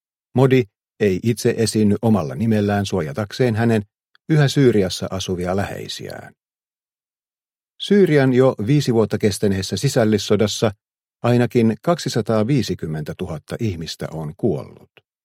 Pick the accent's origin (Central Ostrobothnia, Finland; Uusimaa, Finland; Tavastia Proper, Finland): Tavastia Proper, Finland; Forssa; born there; synnyinkaupunkini Forssa